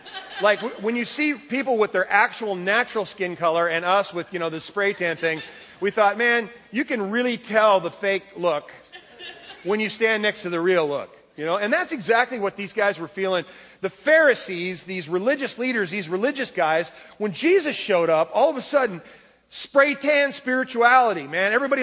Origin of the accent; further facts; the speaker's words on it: Seattle, Washington, United States; hi, we're from Seattle.